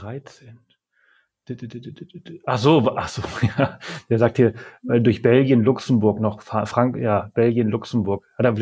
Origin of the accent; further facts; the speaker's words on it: Balearic Islands, Spain; moved away; Also ich komme ja ursprünglich aus Mallorca. Mhm. Und bin dort geboren, aufgewachsen.